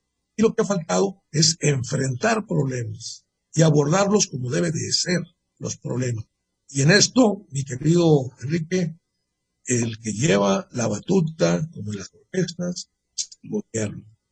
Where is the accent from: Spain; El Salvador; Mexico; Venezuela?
Mexico; Tenemos todos como mexicanos el derecho de crecer